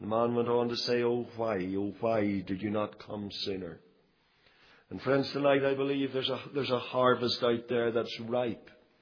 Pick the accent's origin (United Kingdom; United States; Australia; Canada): United Kingdom; Northern Ireland; I come from Fermanagh, and I've got my sayings there.